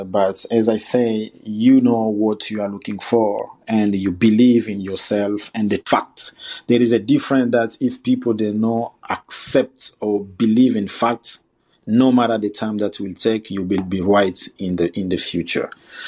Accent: Bukavu, South Kivu, DR Congo; moved away; I fled my home country because I was in danger. I was born and grew in Bukavu, in South Kivu.

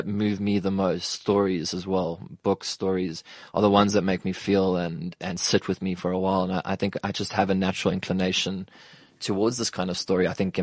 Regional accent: England, United Kingdom; I mean, as an English person, it touched me as a kid when I heard the story

